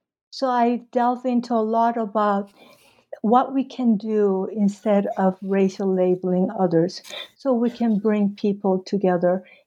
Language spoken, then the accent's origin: English; Mexico City, Mexico; I guess I came from Mexico City, where I attended the American High School for 4 years. And that was in late 60s, early 70s.